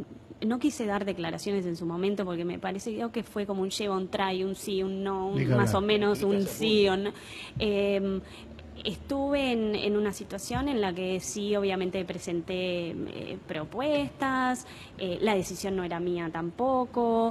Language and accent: Spanish; Uruguay; En realidad, la mayoría somos uruguayos.